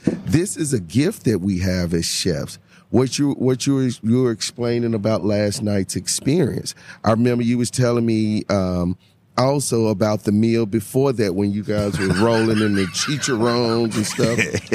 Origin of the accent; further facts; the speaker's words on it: Mississippi, United States; I started out at a young age, growing up in Mississippi. My father was Creole, and my father was a chef.